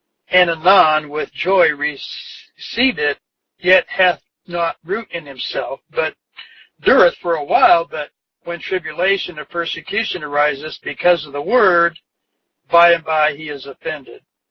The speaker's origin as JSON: {"language": "English", "region": "Corn Belt", "country": "United States", "said": "I come from the Corn Belt, where the ground is flat and fertile, which is ideal for growing commercial crops."}